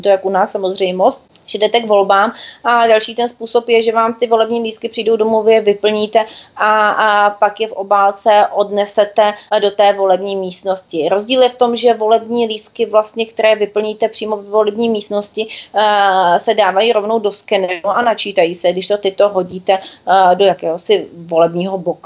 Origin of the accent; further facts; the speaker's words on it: Bohemia, Czechia; zvlášť když jsme se zmínili, že jsme z Čech